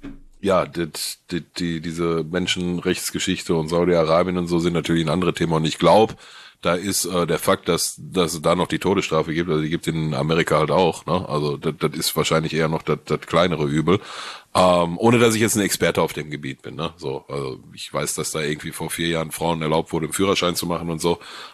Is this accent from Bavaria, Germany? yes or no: no; Gelsenkirchen, North Rhine-Westphalia, Germany; Ich komme aus Gelsenkirchen, ne? Ich kann was ab.